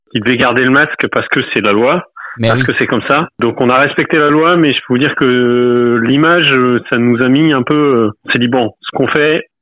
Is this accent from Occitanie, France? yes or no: no; Normandy, France; now in Charente, France; nous, on est de Charente, ma femme est parisienne, moi je suis normand, on est venu là sur le tard, on s'installe à plus de 30 ans